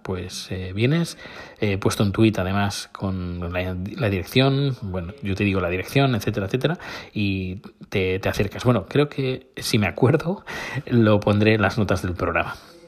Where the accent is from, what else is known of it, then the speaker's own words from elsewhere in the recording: Terrassa, Catalonia, Spain; Y al final lo que vamos a hacer va a ser en Terrassa. En Terrassa, mi ciudad natal.